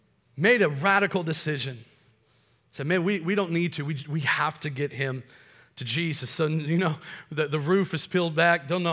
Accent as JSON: {"language": "English", "town": "Kokomo", "region": "Indiana", "country": "United States", "said": "I'm from Kokomo originally."}